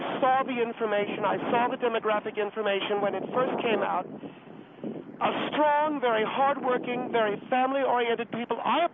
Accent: Spain; No, not Mexico. There's a very big difference. We are Castilian Spanish. We are from Spain.

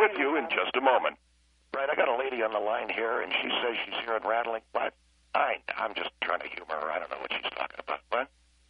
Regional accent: California, United States; I come from California, and Phil Henry comes from California

